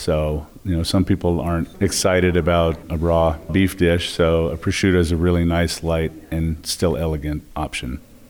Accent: Phoenix, Arizona, United States; I grew up in Phoenix, Arizona, kind of cut my chops there.

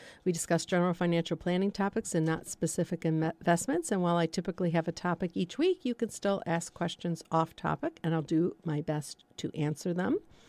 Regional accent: Paw Paw, Michigan, United States; born there; also born or lived in Kalamazoo; And I was born in Pawpaw, Michigan, lived in Kalamazoo, Michigan for many years, went to college there.

